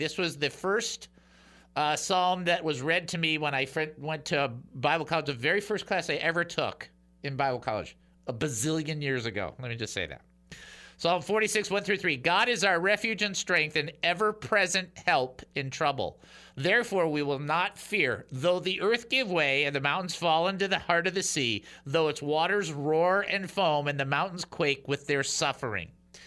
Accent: Detroit, Michigan, United States; And I'm like, I can get down there. I'm from Detroit. Right, I never drove in Detroit, but that's not the point.

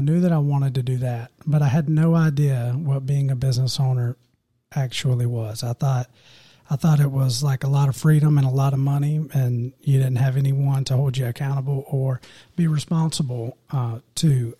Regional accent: Pattersville, South Carolina, United States; Yeah, so I originally grew up in a small town about 30 minutes from here, Pattersville. Was born and raised and been an upstate South Carolina guy my whole life.

